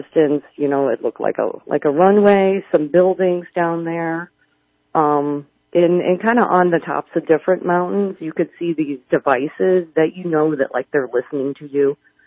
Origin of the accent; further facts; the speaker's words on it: Chicago, Illinois, United States; I think, you know, we're from Chicago, so the elevation was just, you know, kicking our butts too.